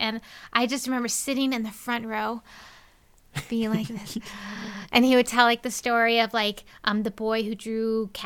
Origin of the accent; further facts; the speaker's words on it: New York, United States; living very close to and growing up near the Gen Z Country Museum, which is an 1800s reenactment village.